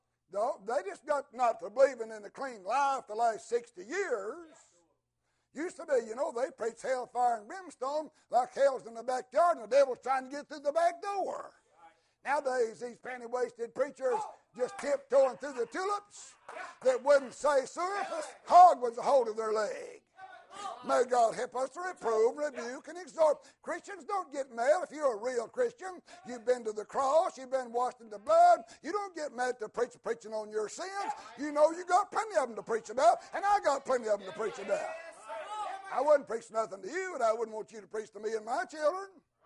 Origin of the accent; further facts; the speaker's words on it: Alabama, United States; They used to say back when I was raised over in Alabama, so-and-so is kicked out of the traces.